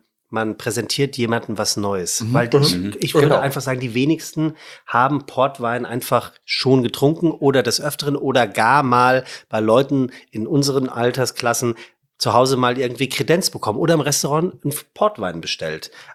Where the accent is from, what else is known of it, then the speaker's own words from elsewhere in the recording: Frankfurt, Hesse, Germany; Ich bin ja Frankfurter.